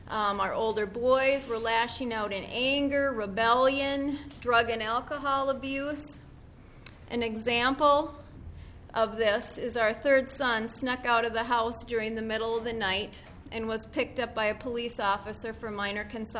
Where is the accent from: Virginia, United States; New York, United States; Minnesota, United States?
Minnesota, United States; Austin; I'm from Austin, Minnesota.